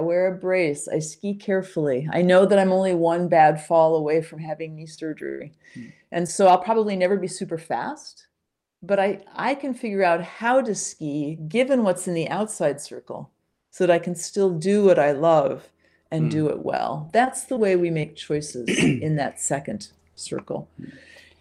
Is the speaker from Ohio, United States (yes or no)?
no; Chicago, Illinois, United States; I grew up in Chicago. I'm a Midwesterner. Sorry, I'm not a Vermonter.